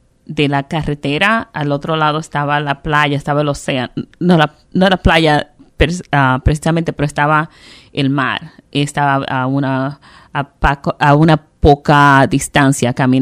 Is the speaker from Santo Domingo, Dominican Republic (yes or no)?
no; Paraíso, Barahona, Dominican Republic; Soy oriunda de Paraíso en Barahona. Y cualquier persona de Paraíso que tú le preguntes te va a decir que somos del Paraíso. Mm-hmm. Una tierra muy bella, con montañas verdes